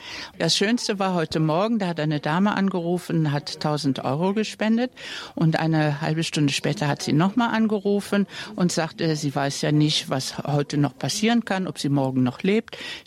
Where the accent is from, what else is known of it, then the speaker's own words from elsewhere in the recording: North Rhine-Westphalia, Germany; ich komme aus der Nähe von Aachen